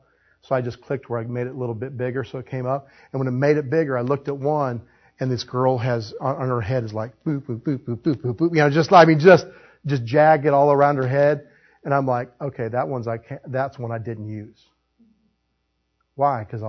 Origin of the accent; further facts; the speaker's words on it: Illinois, United States; I was raised in Illinois.